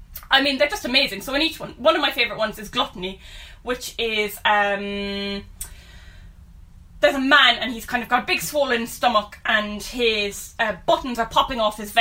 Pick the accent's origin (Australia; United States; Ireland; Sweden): Ireland; Cork, Munster; We grew up in Turner's Cross, which is a 1920s suburb of Cork City in Ireland.